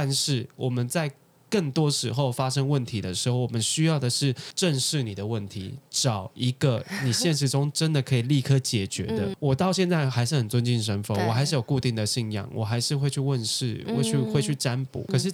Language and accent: Chinese; Tainan, Taiwan; 我是台南人，我小时候给爷爷奶奶带大，我们对于这种南部乡下吃香灰长大的人